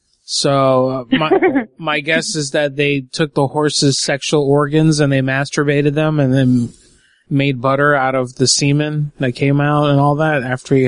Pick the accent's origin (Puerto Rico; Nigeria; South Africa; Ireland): Puerto Rico; when I grew up in Puerto Rico, there was this guy who used to masturbate the horses.